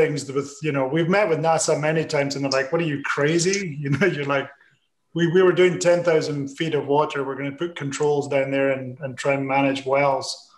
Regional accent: Scotland, United Kingdom; I am Scottish, which, you know, is hard to tell if someone who's Scottish is listening

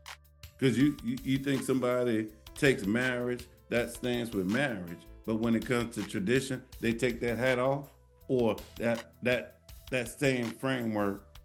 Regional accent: the South, United States; Now, we talked about we're products of our region, and I'm a Southerner, and down south, we always allow ladies go first.

